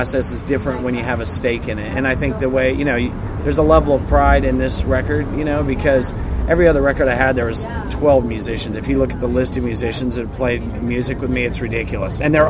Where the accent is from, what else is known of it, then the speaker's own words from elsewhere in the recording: Texas, United States; It's just, you know, we're from Texas, so there's still... Some sounds are a little folkier, I guess.